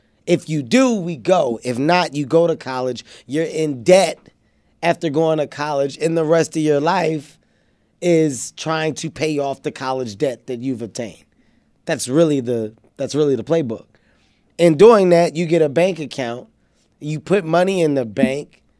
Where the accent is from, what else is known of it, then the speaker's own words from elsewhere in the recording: Philadelphia, Pennsylvania, United States; I come from North Philadelphia. I'm an inner city kid.